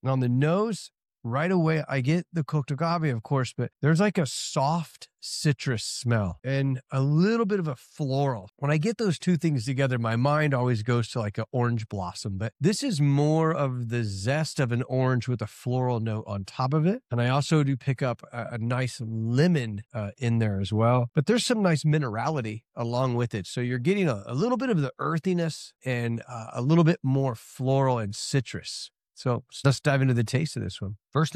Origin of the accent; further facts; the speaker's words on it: Indiana, United States; so you'll be able to find this tequila in my home state of Indiana.